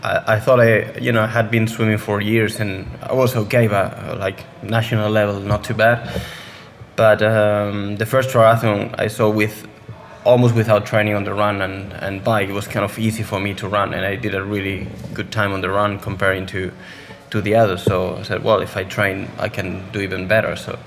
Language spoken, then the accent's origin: English; Spain; English is a second language; I started playing football like most of the kids in Spain. Then I joined the swim club of my hometown